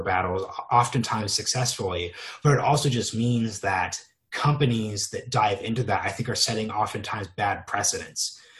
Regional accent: Oregon, United States; I'm from Oregon. We've been completely vote by mail since 96.

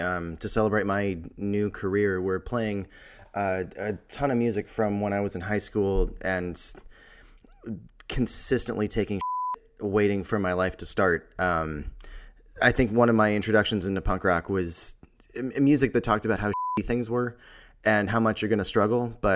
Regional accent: California, United States; Growing up in the North Bay, Marin was sort of the terrible example of who we are.

